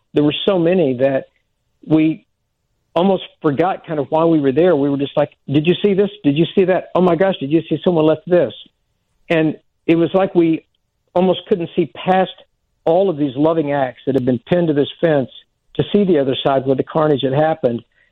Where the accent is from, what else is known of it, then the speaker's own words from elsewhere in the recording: Oklahoma, United States; I grew up in Oklahoma, and when the Oklahoma City bombing happened at the Murrah Building